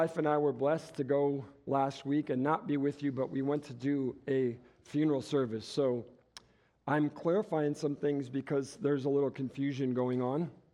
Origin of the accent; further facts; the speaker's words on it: Detroit, Michigan, United States; I was raised in Detroit, Michigan metro area, predominantly African-American community.